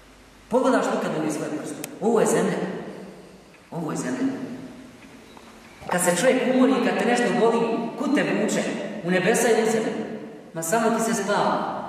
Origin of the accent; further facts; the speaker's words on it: Bosnia & Herzegovina; Kod nas u Bosni je to problem broj jedan.